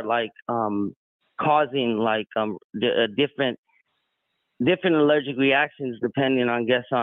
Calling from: Texas, United States; Hey, fakeologist. … from Texas.

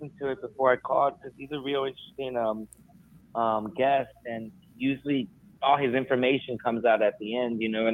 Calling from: Texas, United States; from Texas.

